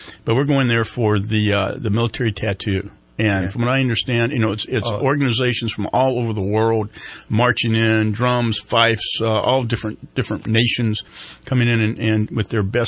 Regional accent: United States; Well, we are happy to be Americans.

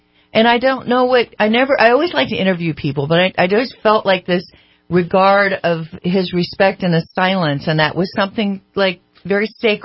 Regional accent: United States; also born or lived in Nashville, United States; I was in my 20s. I'm from America.

